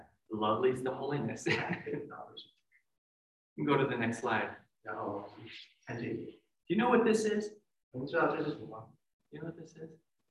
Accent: United States; Maybe that's because I'm an American, and Americans are so individualistic.

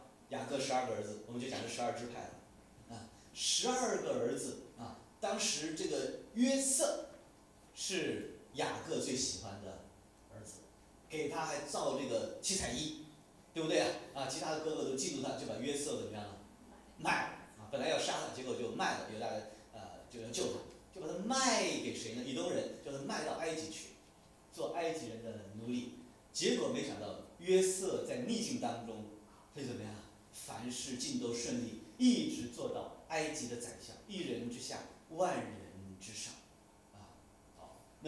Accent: New York, United States; 纽约早年也被人瞧不起，啊，也有地域歧视，管我们纽约人叫什么呢 ？Yankees 啊，洋基

